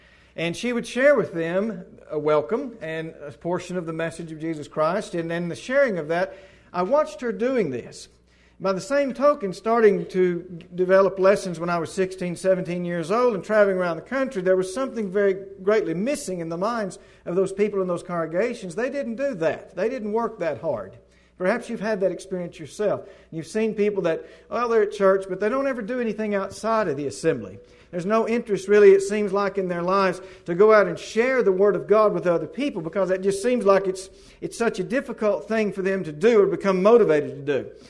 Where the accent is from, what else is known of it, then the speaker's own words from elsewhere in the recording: Arkansas, United States; I'm from Arkansas, and it's been a lot of years since I was around some of these brethren here